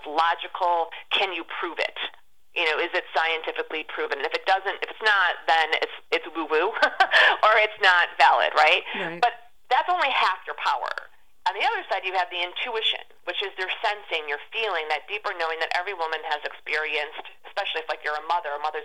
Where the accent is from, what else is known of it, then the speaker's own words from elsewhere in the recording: Chicago, Illinois, United States; I grew up in Chicago in the Midwest, and there was no woo to the woo-woo going when I was growing up.